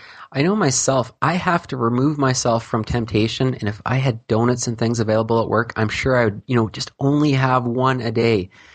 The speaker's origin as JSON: {"language": "English", "country": "Canada", "said": "now I'm a Canadian, so we have all our health care paid for us here."}